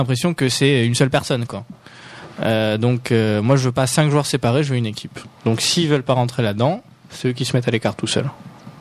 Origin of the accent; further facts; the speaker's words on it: Corsica, France; moi, je suis du Sud aussi, je suis Corse.